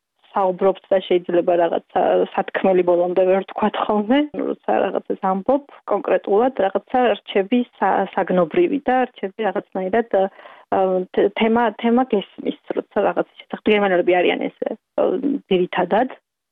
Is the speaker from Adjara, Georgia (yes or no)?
no; Khoni, Imereti, Georgia; moved away as an adult; also born or lived in Tbilisi; მე უკვე სკოლა დავამთავრე, ხონის რაიონში დავამთავრე სკოლა, შემდეგ წავედი თბილისში სასწავლებლად გერმანისტიკაზე